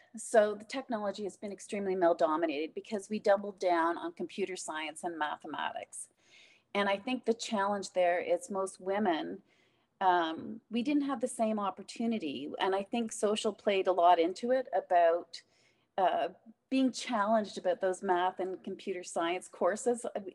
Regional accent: Campbellford, Ontario, Canada; I was raised again in Campbellford, Ontario. Like, our population was 3,500 people, and that was counting all the outskirts of all the country kids that got bused in.

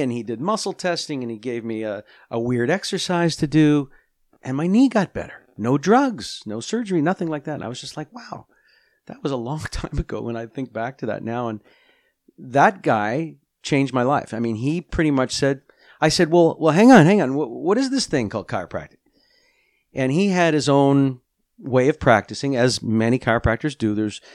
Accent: Canada; now in United States; I started in Canada. I'm Canadian. Came down. I had relatives in the States here in California that used to visit Winnipeg

